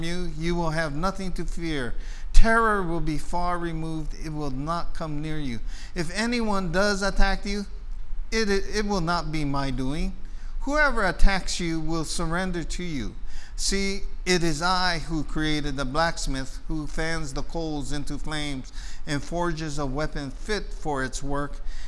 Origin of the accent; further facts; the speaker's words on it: Guam; we grew up in Guam, and we usually have about four or five storms every year. We lived on an island that lived in the alley of typhoons, Typhoon Alley.